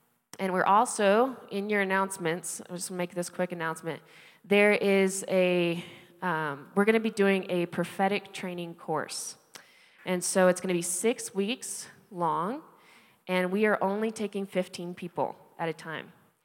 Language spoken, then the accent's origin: English; Kansas City, Missouri, United States; We're from Kansas City.